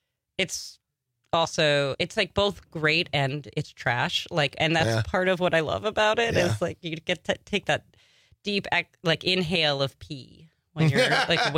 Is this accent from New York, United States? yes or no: yes; Long Island, New York, United States; And then I moved very quickly away from Long Island to the city and spent much of my youth adult life in the city.